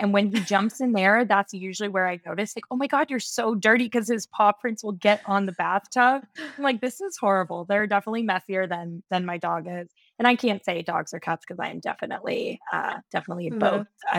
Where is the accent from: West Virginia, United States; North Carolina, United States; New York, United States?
West Virginia, United States; Lewisburg; And I'm in the South, in South Carolina. So it is a lot more mild. than where I grew up in West Virginia, where it'd be like, even the fall was too cold for me. Like, I'm pretty sure they're already in the 50s in Lewisburg where I grew up.